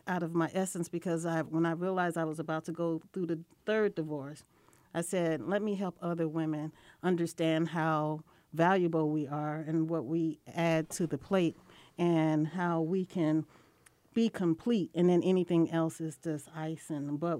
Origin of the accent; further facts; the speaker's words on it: Chicago, Illinois, United States; I'm raised from Chicago, born and raised.